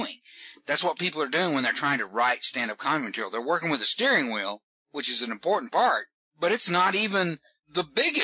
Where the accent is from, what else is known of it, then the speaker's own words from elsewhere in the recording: Texas, United States; Oh, I'm originally from Texas, so, you know, I can make fun of that.